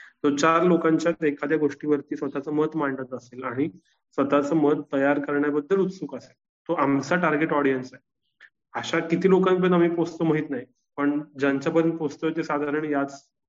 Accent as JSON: {"language": "Marathi", "town": "Kolhapur", "region": "Maharashtra", "country": "India", "tie": "born or raised there", "lives_now": "Pune, India", "said": "मी कोल्हापुरातलं जरी असलो तरी मी कोल्हापूर शहरात वाढलो, मला मूळ गाव नाहीये, आमची सगळी टीम शहरी आहे, मी पुण्यात राहतो."}